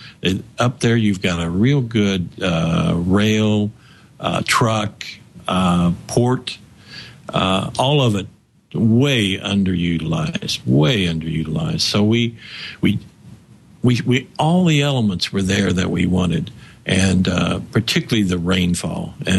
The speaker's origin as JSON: {"language": "English", "region": "Missouri", "country": "United States", "tie": "born or raised there", "said": "That's in central Missouri."}